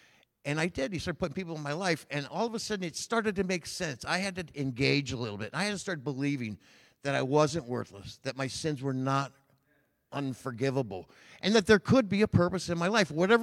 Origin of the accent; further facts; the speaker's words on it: Myrtle Beach, South Carolina, United States; I'm from Myrtle Beach. I'm up here just visiting with my sister.